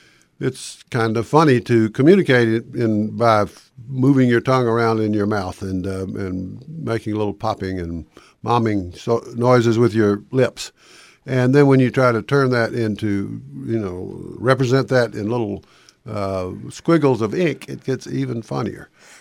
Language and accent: English; the South, United States; And I grew up in the South, where it's even where people tend to be oral.